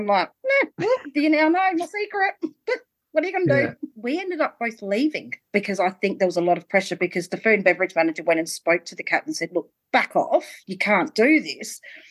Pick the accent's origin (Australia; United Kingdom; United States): Australia; because I'm Australian